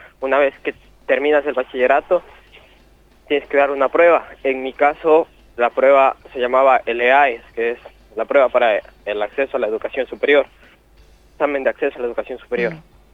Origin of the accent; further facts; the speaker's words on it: Ibarra, Imbabura, Ecuador; now in La Plata, Argentina; Yo soy de la provincia de Imbabura, de la ciudad de Ibarra.